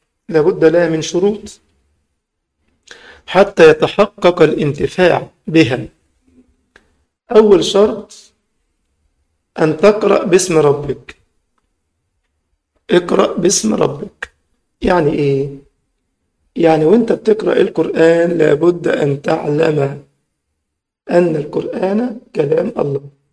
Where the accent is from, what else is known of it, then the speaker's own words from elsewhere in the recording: Egypt; ذكر لنا أن طالبا من الطلاب الآسيويين كانوا عندنا في مصر في البعوث الإسلامية تبع الأزهر يدرسون